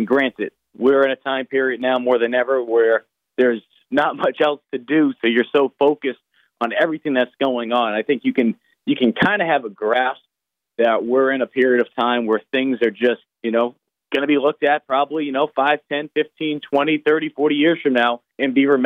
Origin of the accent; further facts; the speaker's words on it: Boston, Massachusetts, United States; I mean, I know you're from Jersey, I'm from Boston, so the pace is a little bit different down here.